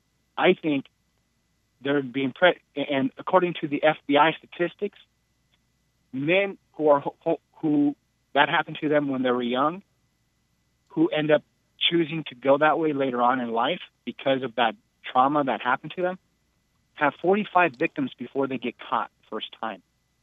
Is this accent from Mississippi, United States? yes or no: no; California, United States; I'm actually from the Los Angeles County area in California, and when I was a teenager and in my early 20s there